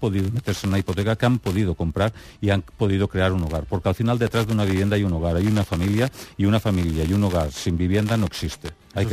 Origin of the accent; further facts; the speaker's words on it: Alcoy, Valencian Community, Spain; Yo, por ejemplo, vengo de Alcoy. En Alcoy hay infinidad de suelos.